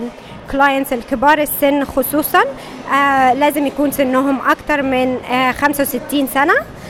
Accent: Egypt; أنا من مصر وكويس إن أنا بتكلم عربي

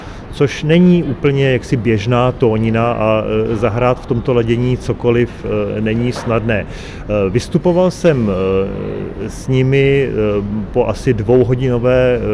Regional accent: Klatovy, Plzeň Region, Czechia; já jsem z Klatov, což není daleko, jaksi od, to je skoro Chocko, tak mám chocký kroj

